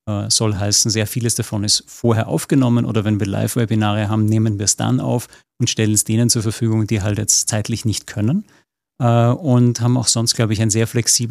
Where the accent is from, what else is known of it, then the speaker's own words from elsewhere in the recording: Vienna, Austria; now in Switzerland; wie man, glaube ich, unschwer an meiner Sprache hört, ich bin ja kein geborener Schweizer, ich bin ja aus Wien.